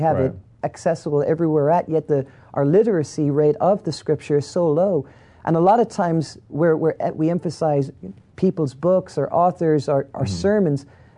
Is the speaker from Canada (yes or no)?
no; Ireland; I'm an Irishman from the south of Ireland that couldn't be more Protestant than the English Protestants would be.